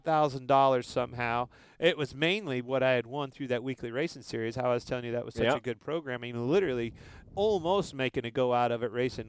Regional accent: Kansas, United States; I'm from Kansas, right?

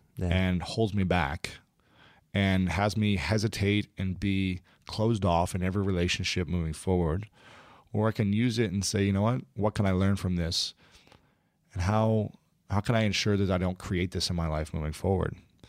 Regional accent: Ohio, United States; Yeah. Ohio.

